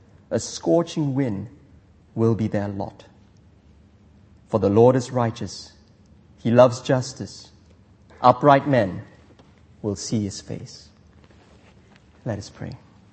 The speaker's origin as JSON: {"language": "English", "country": "Malaysia", "said": "I'm from Malaysia, we don't have that many animals. Not in the city anyway."}